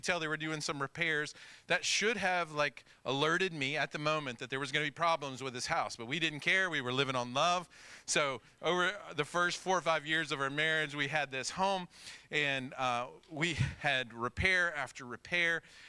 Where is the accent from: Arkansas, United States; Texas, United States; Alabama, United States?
Arkansas, United States; Jonesboro; As Lawrence mentioned, I'm here with my wife, Jen. We are from Jonesboro, Arkansas.